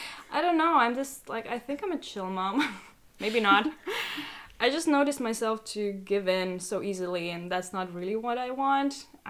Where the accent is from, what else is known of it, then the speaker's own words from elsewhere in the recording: Finland; also born or lived in Estonia; I moved to Finland with my family as a kid from Estonia. I grew up in Finland, then left Finland and lived abroad for almost 12 years. Then came back to Finland again and started a family here.